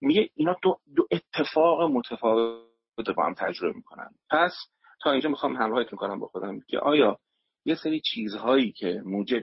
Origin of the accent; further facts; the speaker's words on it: Iran; من الان تو ایران به دنیا اومدم و وقتی میرم میشینم در یک محفل خارج ایران